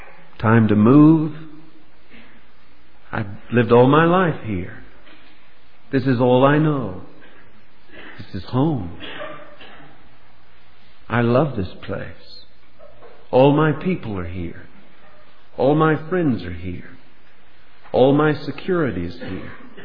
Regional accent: United States; You know, I'm an American.

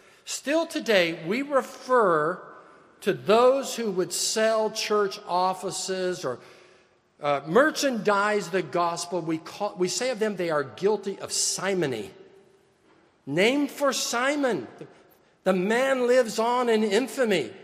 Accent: California, United States; I'm still an American. I'm still a Californian.

